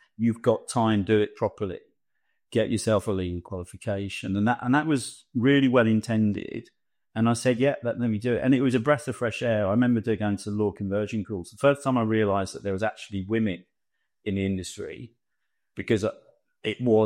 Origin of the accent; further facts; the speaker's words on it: London, United Kingdom; we very much sort of an Irish Catholic community, second generation Irish sort of. Growing up in London, there wasn't a pot of money to set out.